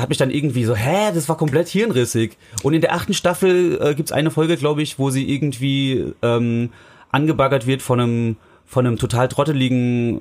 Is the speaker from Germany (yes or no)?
yes; Hesse, Germany; Entschuldigung, ich komme immer noch aus Hesse, gell?